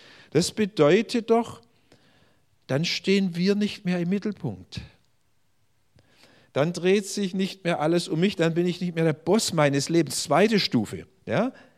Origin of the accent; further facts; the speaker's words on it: Pforzheim, Baden-Württemberg, Germany; In Pforzheim, wo ich herkomme, wo ich 30 Jahre Pastor war